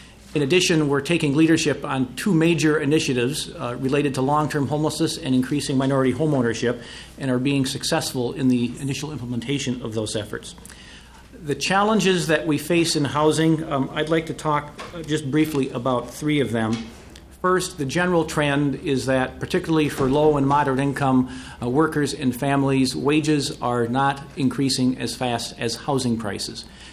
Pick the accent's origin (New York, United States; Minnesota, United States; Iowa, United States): Minnesota, United States; Rochester; also born or lived in Detroit Lakes; I was born in Detroit Lakes, grew up in Rochester, and went to school at St. John's, and then graduated in law school at the University of Minnesota